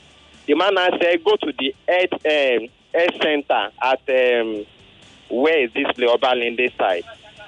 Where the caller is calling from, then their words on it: Nigeria; I'm calling from Nigeria.